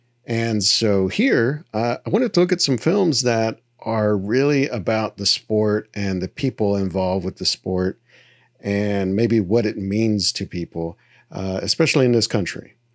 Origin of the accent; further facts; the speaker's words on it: Texas, United States; You know, growing up in Texas, it's not just baseball.